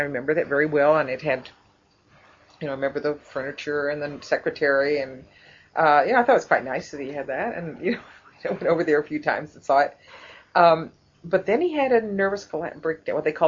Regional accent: Lexington, Kentucky, United States; also born or lived in St. Louis, United States; I was born in St. Louis, which was the conservation corps place. And then when I was, by the time I was 1, I was in Lexington.

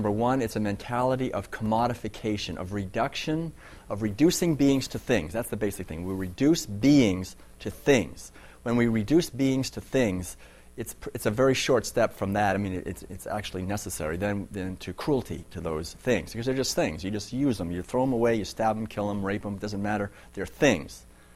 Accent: Concord, Massachusetts, United States; born there; I was born in Concord.

